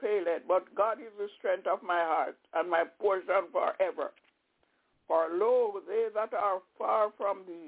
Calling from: Albany, New York, United States; I'm calling from Albany in New York.

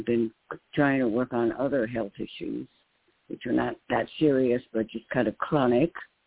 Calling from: New York, United States; in New York.

